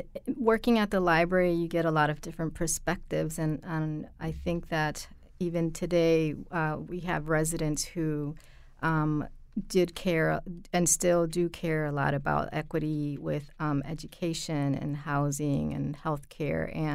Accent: Hartford, Connecticut, United States; That was huge growing up in Hartford on Park Street as well.

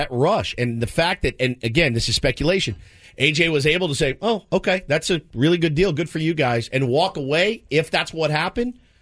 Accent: Texas, United States; When I was a kid, growing up in Texas, we had these like hornets and these wasps

